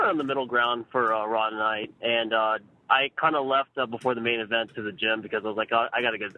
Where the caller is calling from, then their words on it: Orlando, Florida, United States; What up, Hayden? This is … from Orlando, Florida.